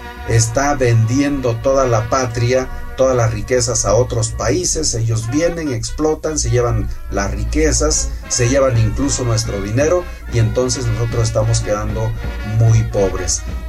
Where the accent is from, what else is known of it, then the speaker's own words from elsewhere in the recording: Guerrero, Mexico; soy del estado de Guerrero y bueno, lo que acabo de comentar en lengua náhuatl